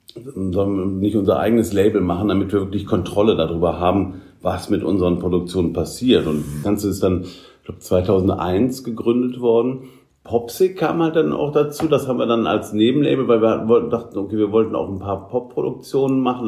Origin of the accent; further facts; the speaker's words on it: Düsseldorf, North Rhine-Westphalia, Germany; Musiker aus Düsseldorf, geboren in Düsseldorf. Also mit 10 angefangen, Gitarre zu spielen, hier an der Clara Schumann Musikschule in Düsseldorf.